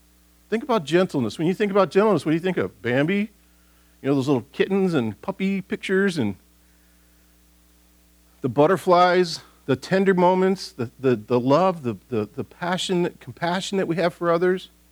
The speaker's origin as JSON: {"language": "English", "town": "Detroit", "region": "Michigan", "country": "United States", "tie": "born or raised there", "said": "I grew up in Detroit, Michigan, in a highly blue-collar industrial area outside of Detroit."}